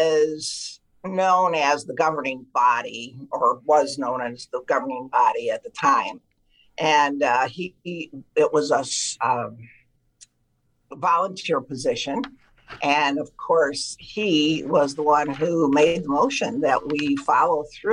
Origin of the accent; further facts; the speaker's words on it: Illinois, United States; I know as a child growing up in McHenry County